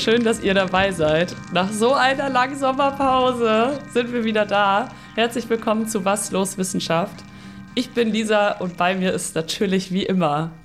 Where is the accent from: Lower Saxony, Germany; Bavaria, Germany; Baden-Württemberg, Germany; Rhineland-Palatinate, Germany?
Lower Saxony, Germany; Ich komme ja auch aus Friesland